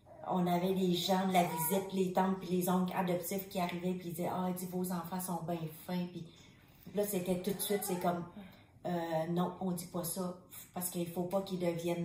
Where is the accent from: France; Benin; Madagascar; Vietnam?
Vietnam; now in Canada; puis on est arrivé au Canada, ça faisait pas longtemps au début. Et puis... Moi, quand j'étais jeune au Vietnam, là, j'imitais plein de monde.